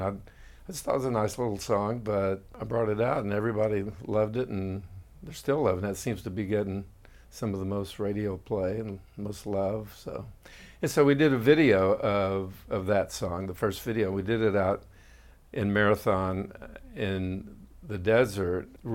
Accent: Austin, Texas, United States; I grew up in Austin. It was very different back then than it is now.

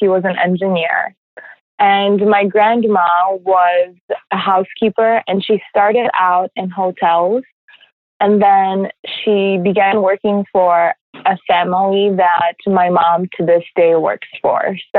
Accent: Poland; now in Chicago, United States; Growing up in Poland, I would say, was much simpler than life in Chicago.

